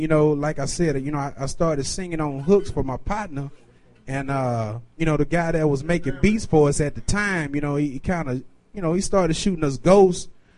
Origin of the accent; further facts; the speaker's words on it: Pleasant Grove, Texas, United States; also born or lived in Shreveport; I was born in Shreveport, Louisiana, and I was raised in Pleasant Grove, Texas. Loudly and proudly, baby.